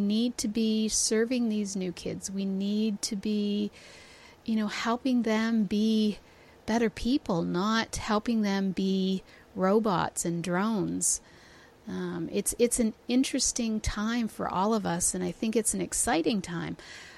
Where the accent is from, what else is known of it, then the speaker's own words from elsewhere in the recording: Toronto, Ontario, Canada; I'm from Toronto, so I don't have